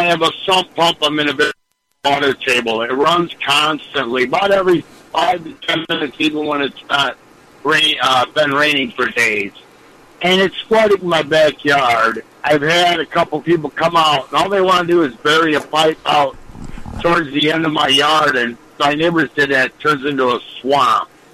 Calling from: Lake in the Hills, Illinois, United States; from Lake in the Hills.

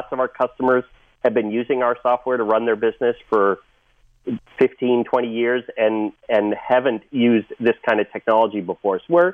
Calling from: San Diego, California, United States; I'm calling in from sunny San Diego.

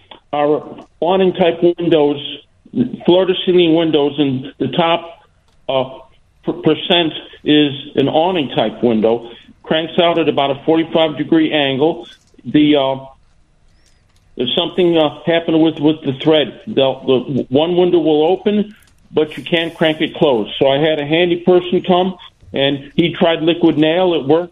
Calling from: Forest Park, Illinois, United States; Forest Park. What Oak Park.

